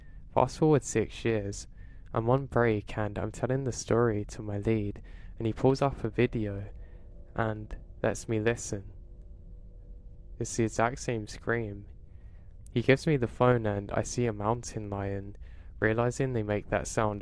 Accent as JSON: {"language": "English", "region": "Montana", "country": "United States", "tie": "born or raised there", "said": "I drove all the way from Louisiana to my hometown in Montana without incident."}